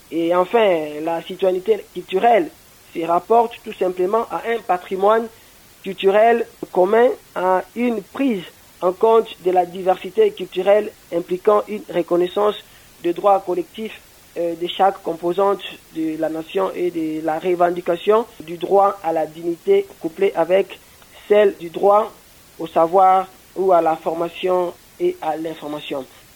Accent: Lualaba, DR Congo; Nous venons de réaliser un grand travail ici chez nous au Lualaba.

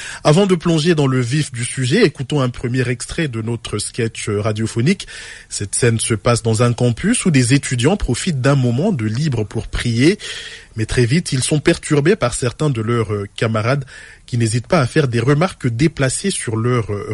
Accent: DR Congo; ici chez nous en République démocratique du Congo?

